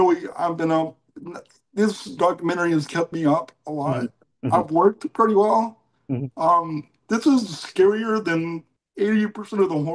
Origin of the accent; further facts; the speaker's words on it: Allen, Texas, United States; 25 years ago, I grew up in Allen, Texas. I don't know if anybody knows where Allen, Texas is.